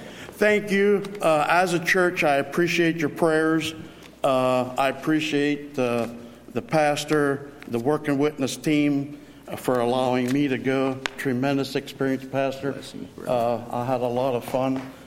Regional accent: United States; ma'am, I said, I'm from the United States. I said, this is a copy of God's word.

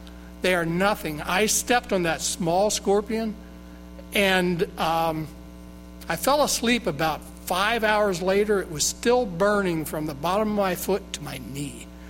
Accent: Danville, United States; I'm a Methodist from Danville.

